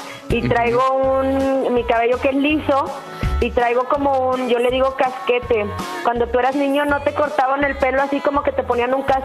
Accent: Mexico; acaban de estar en Madrid haciendo un desfile de moda como muy importante, como mexicanas, pues latinas.

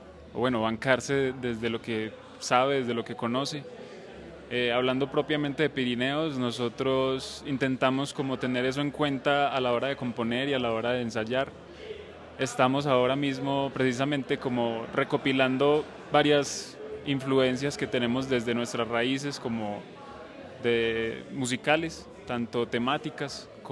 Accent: Medellín, Antioquia, Colombia; vengo en representación de toda la banda porque somos de Medellín

